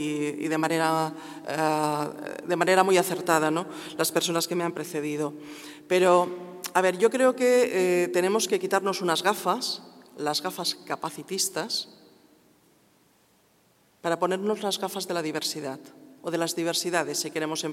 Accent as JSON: {"language": "Spanish", "region": "Valencian Community", "country": "Spain", "first_language": "Valencian", "second_language": "Spanish", "lives_now": "Madrid, Spain", "said": "Bueno, yo soy valenciana, pero afincada en Madrid. Y desde hace ya muchos años. Soy valenciano parlante, pero al final siempre hablo en castellano."}